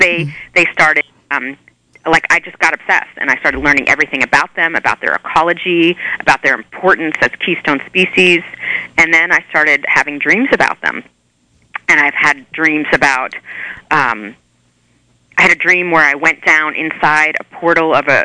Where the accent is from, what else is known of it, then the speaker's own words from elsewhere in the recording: New York, United States; now in Ashland, United States; And I said, but I'm Jewish and I'm from New York.